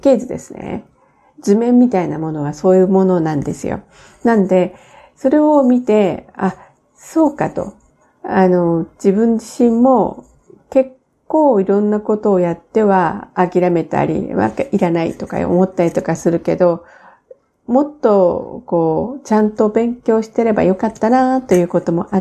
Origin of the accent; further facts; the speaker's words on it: Aomori, Japan; born there; 青森県生まれで